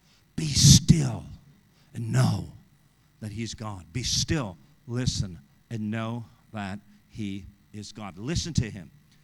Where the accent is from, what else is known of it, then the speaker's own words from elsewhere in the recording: Canada; I'm from Canada, so wasn't in Canada either. Too cold.